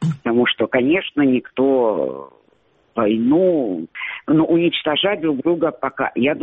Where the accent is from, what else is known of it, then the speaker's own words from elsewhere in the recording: Sloviansk, Donetsk Oblast, Ukraine; я психолог из города Славянска.